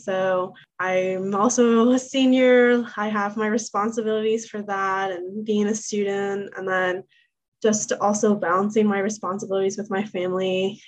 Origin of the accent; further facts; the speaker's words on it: Chesapeake, Virginia, United States; I am from Chesapeake, Virginia.